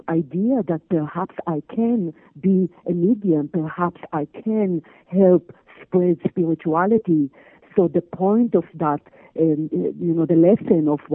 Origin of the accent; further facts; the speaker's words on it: Israel; I was born and raised in Israel to a quite Orthodox Jewish family.